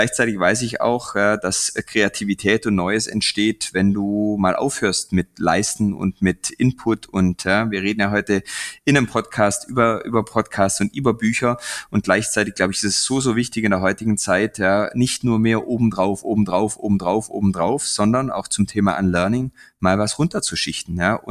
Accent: Bavaria, Germany; ich bin als Allgäuer vielleicht auch den Bergen sehr zugeneigt

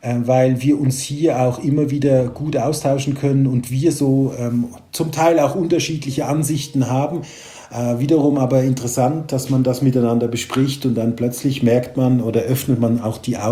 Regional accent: Switzerland; Als Schweizer ist es natürlich toll

